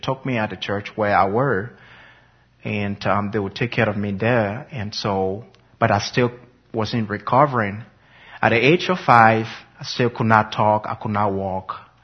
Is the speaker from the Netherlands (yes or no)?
no; Monrovia, Montserrado, Liberia; born there; And I was born in Monrovia, in a very small community. And I am from a tribe called the Bere tribe. It's spelled K-P-E-L-L.